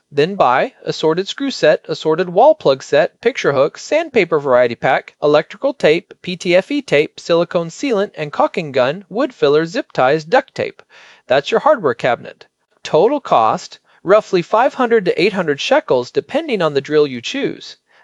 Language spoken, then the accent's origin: English; Connecticut, United States; When I was growing up in the States, my favorite hardware store was Mansfield Supply in Storrs, Connecticut.